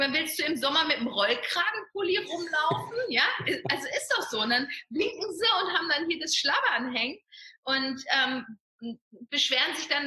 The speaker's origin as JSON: {"language": "German", "region": "North Rhine-Westphalia", "country": "Germany", "said": "Wir leben ja quasi in dem Mittelpunkt von unseren beiden Heimaten. Sigi kommt ja vom Bodensee, ich komme aus dem Ruhrgebiet und wir sind genau in der Mitte, hier an der schönen Bergstraße"}